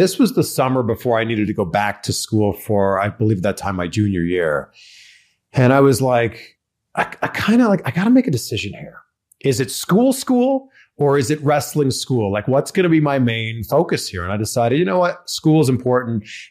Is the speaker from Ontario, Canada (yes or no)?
yes; Toronto, Ontario, Canada; So growing up in Toronto, it was a lot of hockey, of course.